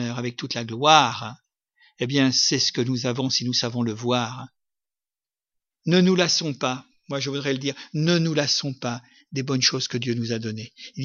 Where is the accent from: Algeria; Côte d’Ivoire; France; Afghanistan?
France; vous savez qu'on fait beaucoup de bruit, nous, chez nous, en France, hein, pour la gastronomie.